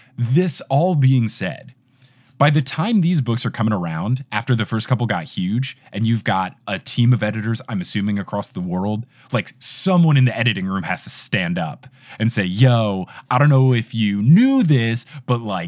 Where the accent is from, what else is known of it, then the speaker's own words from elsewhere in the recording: Northeast, United States; That was a joy for growing up in the Northeast for me.